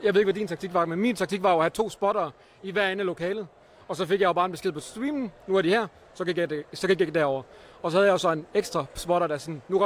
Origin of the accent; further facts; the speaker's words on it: Jutland, Denmark; accent: Jutlandic; og jeg snakker jysk